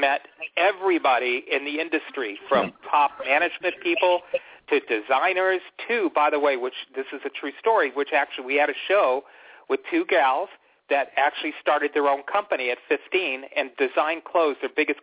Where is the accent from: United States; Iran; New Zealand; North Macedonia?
United States; Phoenix, Arizona; I'm going to bring the Phoenix school that we're in because we're from Phoenix.